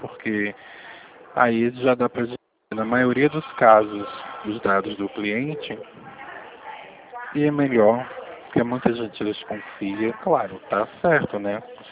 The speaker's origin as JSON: {"language": "Portuguese", "region": "Pernambuco", "country": "Brazil", "lives_now": "São Paulo, Brazil", "said": "Eu sou pernambucano, o meu sotaque é estragado. Então, o que eu vou dizer à senhora, eu sou de São Paulo. Não, eu estou em São Paulo, né?"}